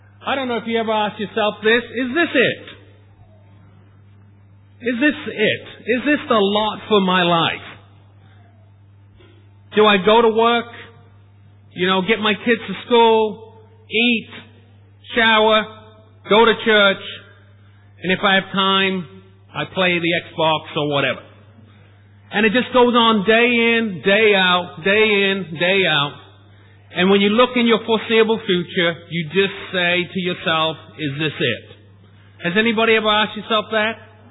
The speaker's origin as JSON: {"language": "English", "town": "Norwich", "region": "East of England", "country": "United Kingdom", "tie": "born there", "also_born_or_lived": "London", "moved": "as an adult", "said": "Originally from, I was born in Norwich, England. I'm a Norfolk boy."}